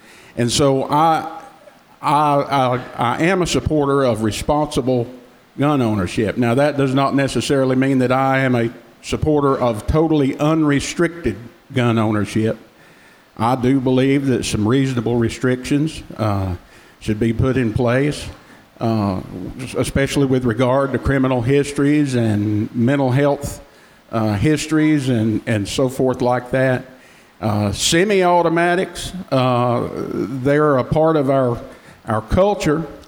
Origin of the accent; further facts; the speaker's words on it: North Carolina, United States; I was raised in Avery County, graduated Avery High School in 1981.